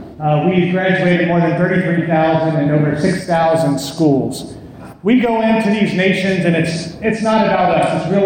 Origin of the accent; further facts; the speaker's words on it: Texas, United States; You have to forgive me, I might speak a little bit slower. I'm from Texas.